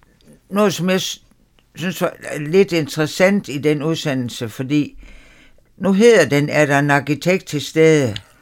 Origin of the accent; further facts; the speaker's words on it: West Jutland, Denmark; det tror jeg blandt andet har noget at gøre med her, hvor vi bor som vestjyder.